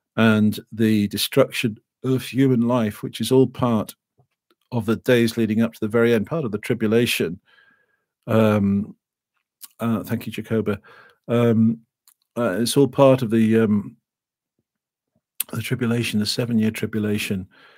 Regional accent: England, United Kingdom; It's a very English thing. This will never happen here. We're English. As if somehow we were different from people in other parts of the world just because we're English.

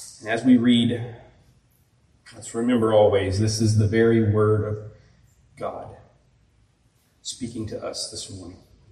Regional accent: Louisiana, United States; and I grew up near New Orleans, so I remember these seasons.

